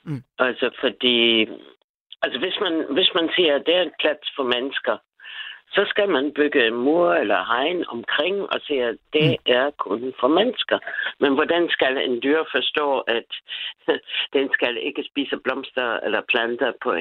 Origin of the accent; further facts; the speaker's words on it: Germany; Danish is a second language; now in Denmark; Jeg kommer jo selv fra Tyskland